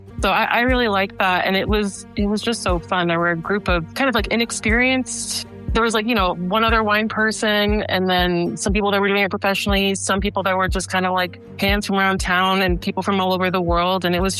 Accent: Houston, Texas, United States; also born or lived in Boston; I was born in Boston, but I would say like raised mostly like middle school through high school in Houston, Texas. That's where I learned to drive at 15.

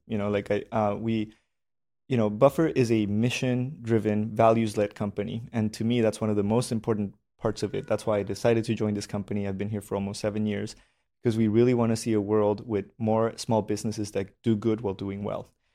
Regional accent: Colombia; I'm from Colombia. I've been nomading for a few years

